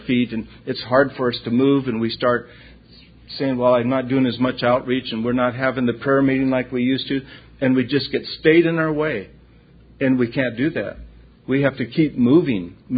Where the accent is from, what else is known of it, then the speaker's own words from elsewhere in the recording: San Diego, California, United States; from San Diego.